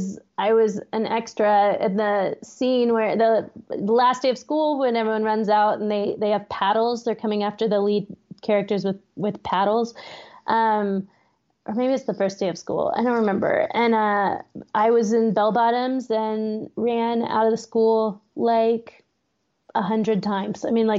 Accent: Austin, Texas, United States; But I grew up in Austin also.

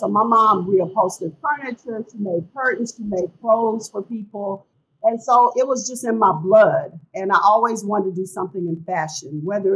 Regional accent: Galveston, Texas, United States; Well, I mean, I was the youngest of seven, and our lives really centered a lot around the beach, because Galveston, a lot of people don't know it, but it

